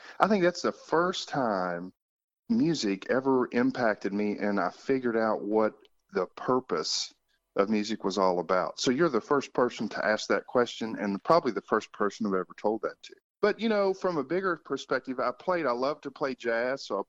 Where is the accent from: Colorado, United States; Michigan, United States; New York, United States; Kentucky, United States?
Kentucky, United States; and I grew up in Kentucky, as you know, and of course, bluegrass is very popular here